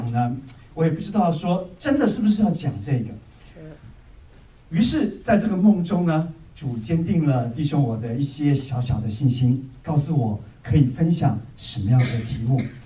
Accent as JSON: {"language": "Chinese", "country": "China", "said": "这个我们中国人呢其实也有跟鞋子有关系的东西"}